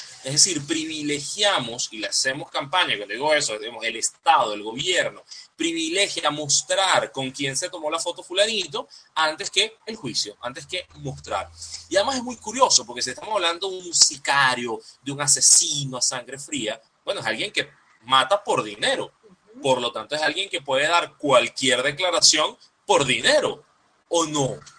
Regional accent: Charallave, Miranda, Venezuela; Lo que ocurre, por ejemplo, en Charallave, en mi pueblo

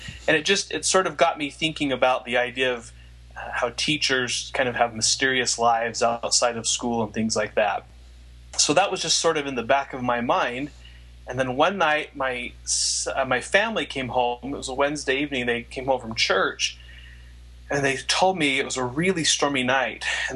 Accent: Farmington, Utah, United States; also born or lived in Pittsburgh, United States / New York City, United States; Well, I grew up in Farmington, Utah.

